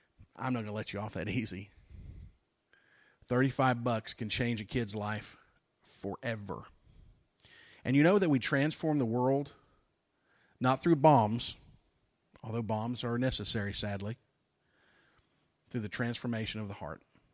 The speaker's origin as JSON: {"language": "English", "region": "Texas", "country": "United States", "said": "we're from Texas, and we do things big in Texas."}